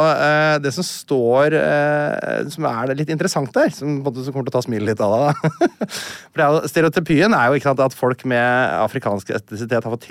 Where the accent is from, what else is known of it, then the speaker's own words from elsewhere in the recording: Sudan; Men det som forklarer ganske mye at jeg faktisk født og oppvokst I Sudan.